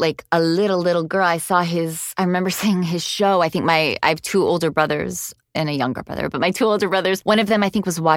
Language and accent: English; Miami, Florida, United States; since I am pure American second generation Miami.